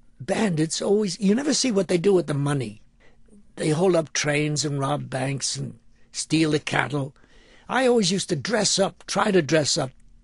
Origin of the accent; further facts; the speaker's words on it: New York, United States; I pleaded with him. I said, I'm from New York.